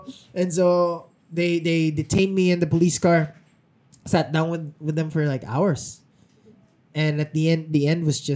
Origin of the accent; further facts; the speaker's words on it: Philippines; English is a second language; crying is just a mother thing, you know? I grew up with that in the Filipino culture.